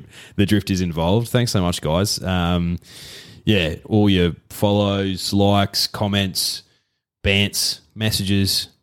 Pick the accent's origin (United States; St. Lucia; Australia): Australia; We're Aussie cricket fans and every Australian cricket fan has every right to, you know, support or pot their players.